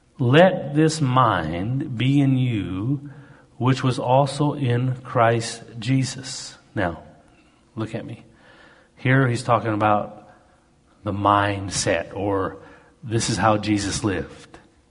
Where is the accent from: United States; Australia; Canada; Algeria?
Canada; I'm Canadian, mountain guy.